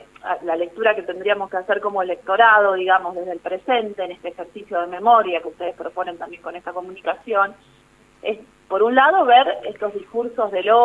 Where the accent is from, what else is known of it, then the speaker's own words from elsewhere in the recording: Villa Ramallo, Buenos Aires Province, Argentina; paso mi vida y mi crianza, mi infancia y mi juventud en Villa Ramallo, provincia de Buenos Aires.